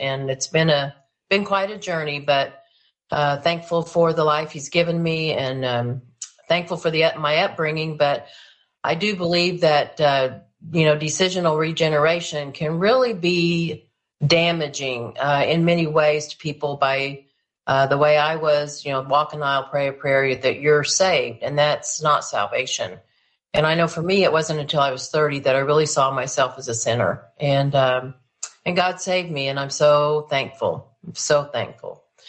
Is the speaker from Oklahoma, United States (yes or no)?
yes; Oklahoma, United States; Well, I was brought up here in Oklahoma. My father was a minister